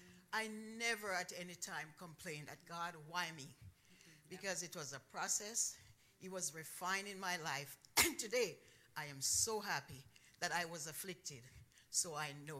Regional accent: Jamaica; I'm a little darker because I'm from Jamaica

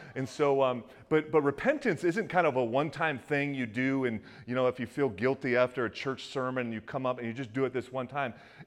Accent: Detroit, Michigan, United States; How many know that I'm from Detroit?

